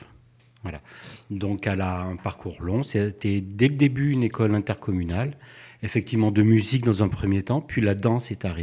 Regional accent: Auvergne-Rhône-Alpes, France; Je viens d'Auvergne. Voilà, donc j'étais un voisin, je suis néo-corrézien, je suis arrivé en Corrèze le 21 juin 2021

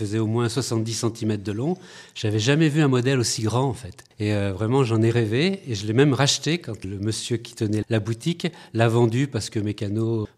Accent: Saint-Étienne, Auvergne-Rhône-Alpes, France; C'est ça, oui, je viens de Saint-Étienne.

